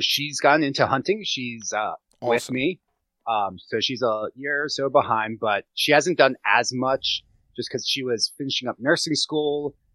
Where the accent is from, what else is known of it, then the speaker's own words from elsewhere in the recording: Gettysburg, Pennsylvania, United States; I grew up around hunters in Gettysburg, but did not hunt. My dad didn't hunt. Nobody hunted.